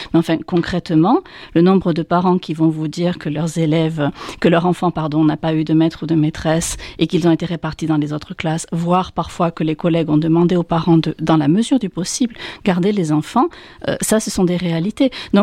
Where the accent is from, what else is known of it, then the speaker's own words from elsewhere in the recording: Nouvelle-Aquitaine, France; par chez nous en Corrèze, on va augmenter le nombre de classes à plusieurs niveaux.